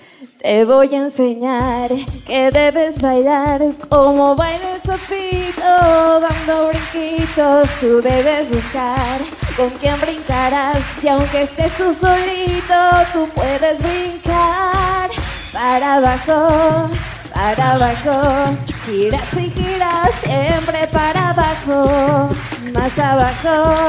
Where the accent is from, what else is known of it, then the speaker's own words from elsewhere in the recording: Peru; De Perú, sí.